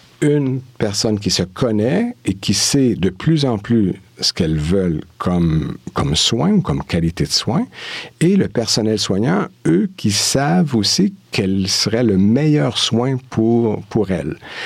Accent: Quebec, Canada; now in Switzerland; j'étais en région, j'étais pas dans les grandes villes comme Montréal, donc c'était pratiquement une monoculture.

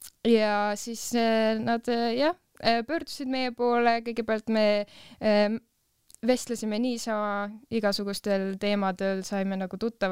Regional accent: Tallinn, Harju County, Estonia; Ei, Tallinnas, ma olen Tallinnast.

